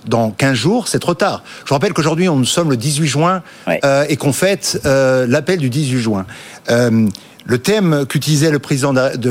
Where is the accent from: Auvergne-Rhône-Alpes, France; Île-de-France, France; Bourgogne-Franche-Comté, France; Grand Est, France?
Grand Est, France; born there; chez moi en Anjou, dans le Courrier de l'Est, ou là où je suis né, en Alsace